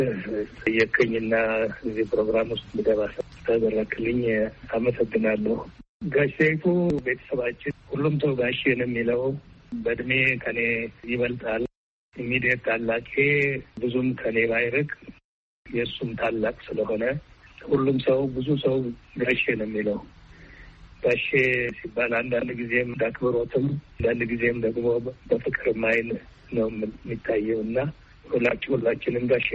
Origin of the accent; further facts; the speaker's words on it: Harar, Harari Region, Ethiopia; የኛ ቤተሰብ የሀረርጌ ሰዎች ነን